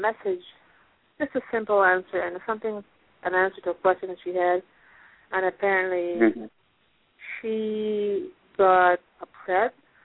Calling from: Pennsylvania, United States; I'm calling from Pennsylvania.

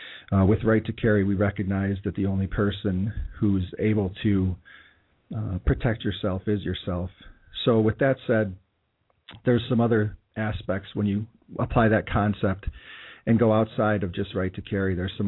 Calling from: New Berlin, Wisconsin, United States; I'm broadcasting today from New Berlin, but I'm a big believer in freedom and a government of the people.

